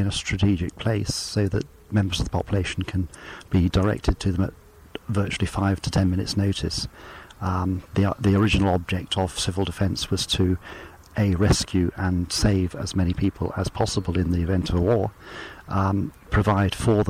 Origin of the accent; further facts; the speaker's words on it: Bournemouth, South West England, United Kingdom; born there; I was born in Bournemouth